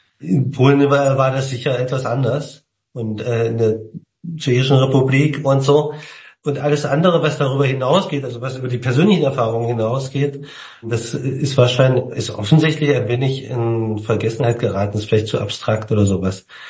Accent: East Germany, Germany; ich bin also in der DDR aufgewachsen.

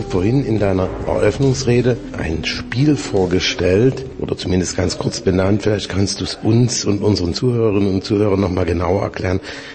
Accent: Dresden, Saxony, Germany; now in Bratislava, Slovakia; Ich bin ja an der Elbe in Dresden groß geworden

